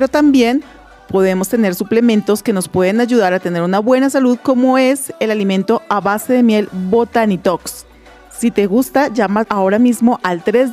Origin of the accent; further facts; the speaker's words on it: Colombia; Y de paso, como colombianos, seguimos esperando.